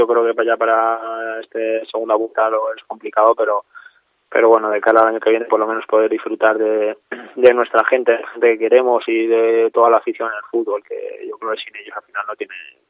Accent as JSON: {"language": "Spanish", "town": "Castillo de Bayuela", "region": "Castilla-La Mancha", "country": "Spain", "said": "soy de Toledo, de Talavera de Reina, un pueblo de Castillo-Bayuela, al lado de Talavera de Reina"}